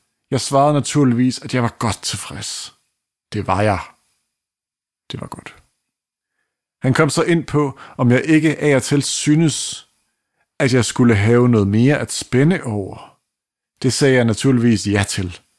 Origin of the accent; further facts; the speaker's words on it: Vejle, Region of Southern Denmark, Denmark; now in Aalborg, Denmark; Vejle, jeg er fra Vejle. Jeg bor i Aalborg nu, men jeg er fra Vejle.